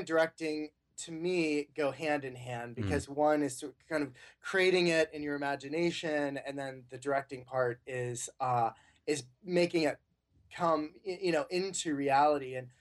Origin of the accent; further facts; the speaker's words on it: Kettering, Ohio, United States; I did. I grew up in Dayton, Ohio, specifically Kettering, which is a suburb of Dayton.